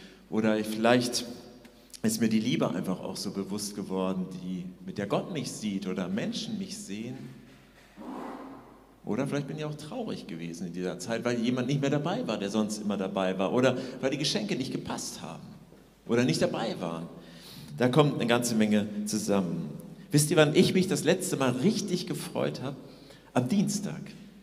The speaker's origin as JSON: {"language": "German", "region": "North Rhine-Westphalia", "country": "Germany", "said": "ich komme aus Ostwestfalen, da freut man sich so."}